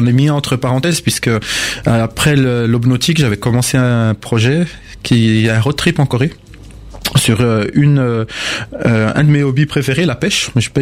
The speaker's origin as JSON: {"language": "French", "town": "Montbéliard", "region": "Bourgogne-Franche-Comté", "country": "France", "said": "je viens de Montbéliard, c'est quand même une région et une ville un peu plus industrielle, puisque c'est le berceau des usines Peugeot"}